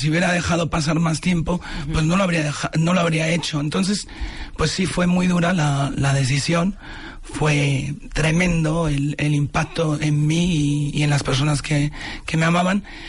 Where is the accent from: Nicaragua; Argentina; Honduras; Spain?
Spain; descubrí que habían implantado en mi país una unidad de identidad de género especializada en todo tipo de los casos